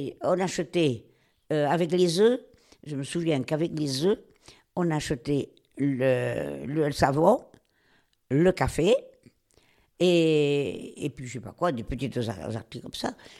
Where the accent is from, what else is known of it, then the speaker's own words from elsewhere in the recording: Paris, Île-de-France, France; now in Landes, France; Et quand on vient de Paris, on prend sa douche tous les soirs. Qu'on tombe ici, dans les Landes, pas d'eau, rien